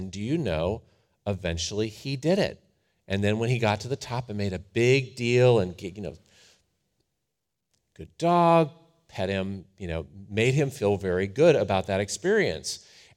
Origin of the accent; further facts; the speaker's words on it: Cleveland, Ohio, United States; I'm from Cleveland.